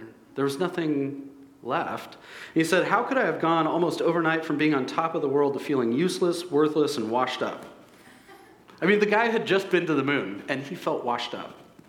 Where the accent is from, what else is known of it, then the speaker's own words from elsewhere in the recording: United States; I remember some of my passions before I met Jesus were to be rich and famous, because I'm an American, of course.